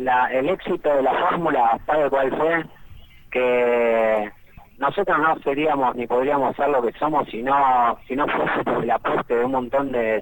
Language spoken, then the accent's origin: Spanish; Rosario, Santa Fe, Argentina; yo soy de Rosario, vivo en Rosario